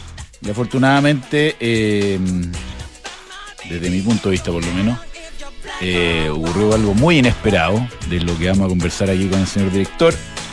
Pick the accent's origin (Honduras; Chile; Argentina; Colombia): Chile; Todos somos chilenos, todos queremos vivir en el mismo país.